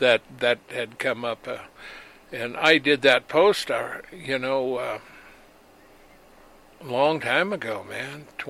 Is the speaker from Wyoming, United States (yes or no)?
yes; Wyoming, United States; When I was raised in Wyoming, it was 40 below for weeks on end.